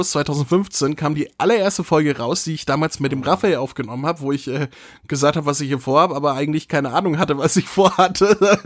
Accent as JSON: {"language": "German", "region": "Northern Germany", "country": "Germany", "said": "ich bin Norddeutscher, wir sagen Feudeln."}